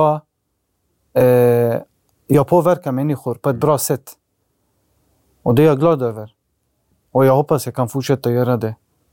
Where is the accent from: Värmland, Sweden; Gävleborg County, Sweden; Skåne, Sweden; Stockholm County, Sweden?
Stockholm County, Sweden; Alby; När jag växte upp den tiden i Alby, vi hade bäst uppväxt.